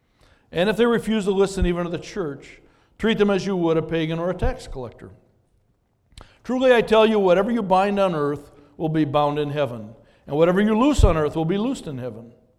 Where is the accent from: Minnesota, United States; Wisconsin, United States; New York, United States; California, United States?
Minnesota, United States; Brooklyn Center; In the home I grew up in Brooklyn Center, we slept in five bedrooms